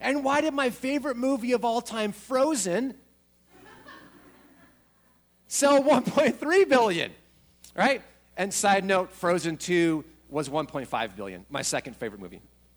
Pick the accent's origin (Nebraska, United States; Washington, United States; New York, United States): Washington, United States; Spokane; I remember growing up in Spokane, Washington, Northview Bible Church, the church I was part of.